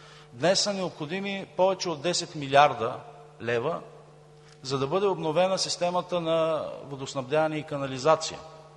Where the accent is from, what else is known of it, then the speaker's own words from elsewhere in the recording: Burgas, Burgas Province, Bulgaria; дори аз го помня, поне съм от Бургас